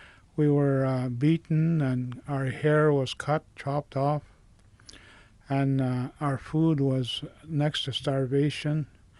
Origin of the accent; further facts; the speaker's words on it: Ontario, Canada; I was born in 1942 in a very small community called Picmulberts First Nation. It was about 300 people